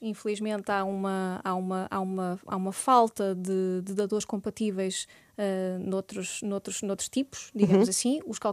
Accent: Santarém, Portugal; nós somos de Santarém, até estamos relativamente perto de Lisboa

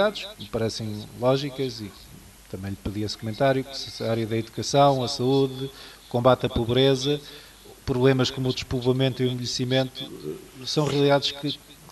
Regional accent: Madeira, Portugal; Eu, como madeirense, tenho uma realidade um pouco diferente.

